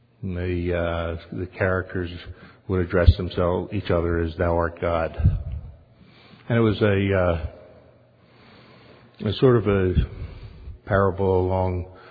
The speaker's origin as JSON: {"language": "English", "region": "Delaware", "country": "United States", "tie": "born or raised there", "said": "I grew up in Delaware"}